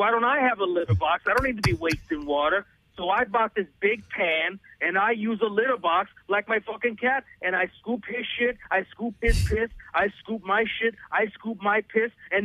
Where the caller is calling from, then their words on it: West Covina, California, United States; I'm calling from West Covina.